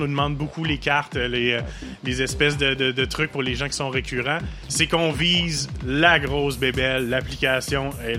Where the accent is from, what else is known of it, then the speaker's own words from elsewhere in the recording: Baie-Comeau, Quebec, Canada; je suis quelqu'un de la région. Moi, je viens de Baie-Comeau, nativement.